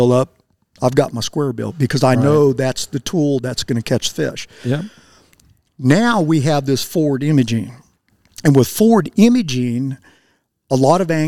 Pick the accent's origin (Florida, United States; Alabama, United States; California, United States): California, United States; Like when I first came out here and started fishing a spinning rod, which I grew up with in California